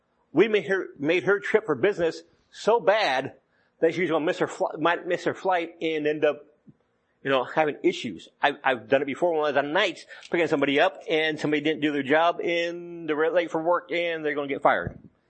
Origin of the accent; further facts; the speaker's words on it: the South, United States; born there; I was born in the South, so yeah, got that one.